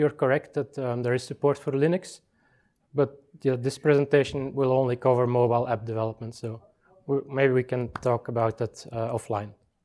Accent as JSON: {"language": "English", "country": "Belgium", "second_language": "English", "said": "I'm from Belgium."}